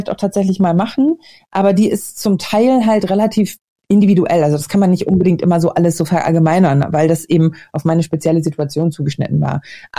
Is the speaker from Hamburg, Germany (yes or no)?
yes; Hamburg, Germany; moved away; in Hamburg, in meiner alten Heimatstadt